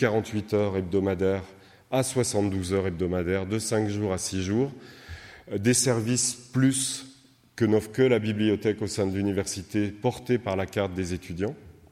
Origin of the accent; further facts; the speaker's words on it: Lyon, Auvergne-Rhône-Alpes, France; parce que je suis lyonnais d'origine.